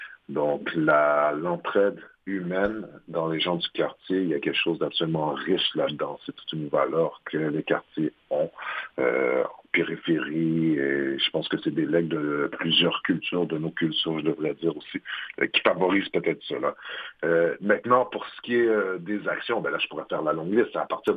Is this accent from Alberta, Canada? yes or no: no; Montreal, Quebec, Canada; quand j'étais jeune à Montréal-Nord